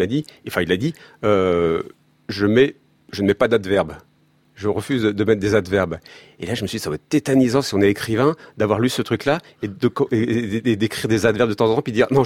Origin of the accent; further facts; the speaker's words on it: Fontainebleau, Île-de-France, France; born there; je suis pas né à Paris, je suis né à Fontainebleau. Ouais. J'ai vécu 10 ans à Paris